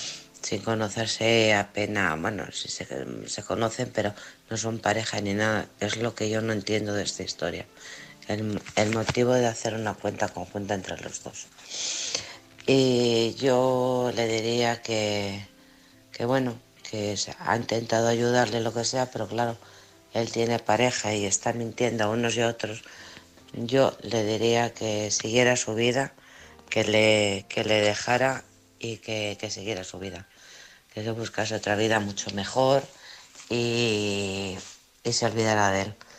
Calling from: Alcorcón, Community of Madrid, Spain; de Alcorcón.

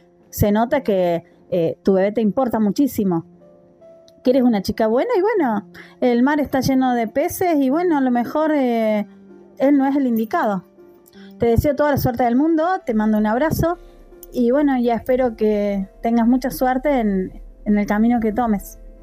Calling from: Argentina; desde Argentina

